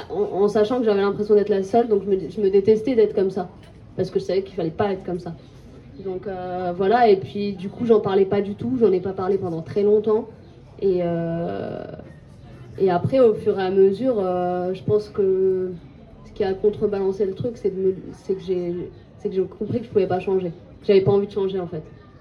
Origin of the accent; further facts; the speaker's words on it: Clichy-sous-Bois, Île-de-France, France; j'ai grandi à Clichy-sous-Bois.